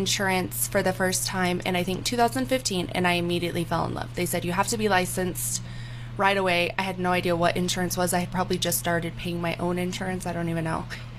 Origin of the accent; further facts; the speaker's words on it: Alamogordo, New Mexico, United States; I was born and raised in Alamogordo. I graduated from Tularosa High School.